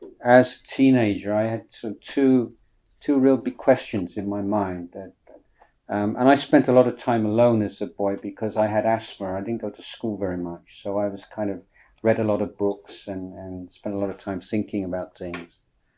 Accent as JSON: {"language": "English", "region": "England", "country": "United Kingdom", "tie": "born or raised there", "moved": "as an adult", "said": "So I grew up in England, and I became interested in Buddhism as a teenager."}